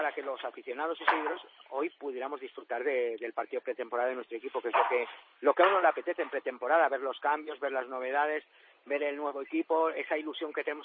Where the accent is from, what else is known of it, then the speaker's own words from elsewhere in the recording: Catalonia, Spain; los seguidores que somos catalanes, tan catalanes de primera como los de otros equipos